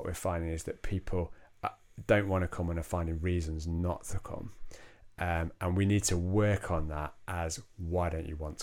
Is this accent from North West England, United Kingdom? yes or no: yes; Rochdale, North West England, United Kingdom; I'm from Rochdale.